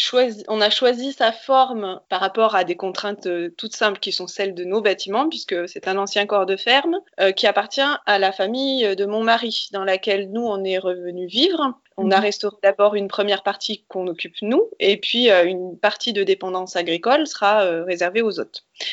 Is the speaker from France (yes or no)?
yes; Auvergne-Rhône-Alpes, France; je suis auvergnate d'origine.